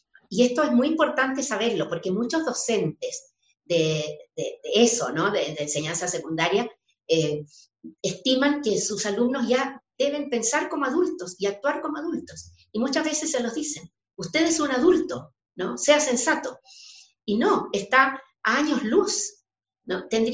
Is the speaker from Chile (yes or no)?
yes; Chile; al menos en mi país, y sé que en otros ha ocurrido igual, ha sido creer que lo cognitivo acá y lo emocional acá. En Chile incluso hubo épocas en que la emocionalidad no se permitía